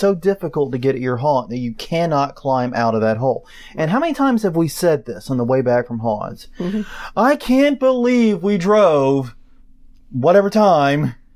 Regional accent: New Orleans, Louisiana, United States; I'm from New Orleans, asshole.

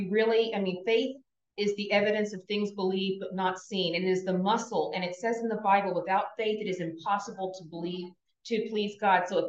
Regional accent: Texas, United States; born there; also born or lived in North Carolina; I was born in Texas, but we spent a lot of time here.

